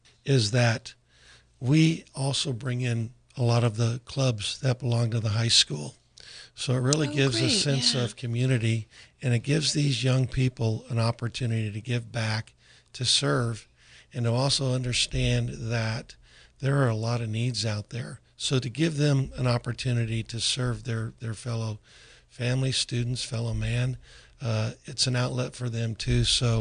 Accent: San Diego, California, United States; I was raised in San Diego basically by my mom. My father was out to sea all the time, so my mom raised 5 kids

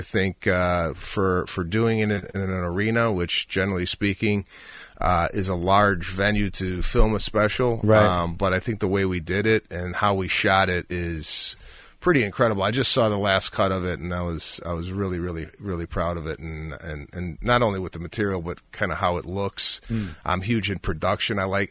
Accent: Chicago, Illinois, United States; in my hometown of Chicago at the United Center

